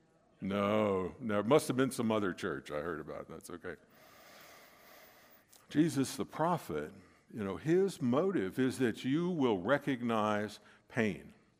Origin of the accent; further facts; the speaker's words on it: Missouri, United States; And I grew up in St. Louis County. You probably heard about all the stuff in Ferguson and all that. So, but I grew up in a neighborhood.